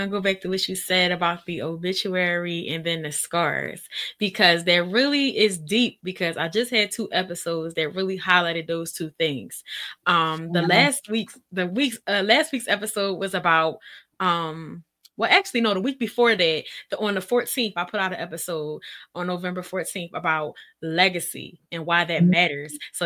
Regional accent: Philadelphia, Pennsylvania, United States; I'm from Philly. I'm 35 years old.

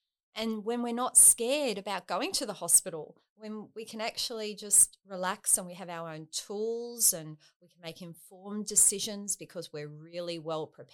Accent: Gold Coast, Queensland, Australia; also born or lived in Sydney; I was born in Sydney, but I grew up on the Gold Coast. So we moved to the Gold Coast when I was only a little kid. And I've grown up on the Gold Coast and then university in Brisbane. So most of my life I've lived around here.

